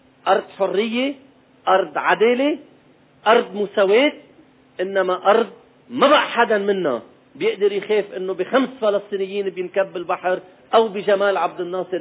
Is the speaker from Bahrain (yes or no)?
no; Lebanon; أمام هالشهداء الأحياء بحب نأكد ونكون نحن كمجتمع لبناني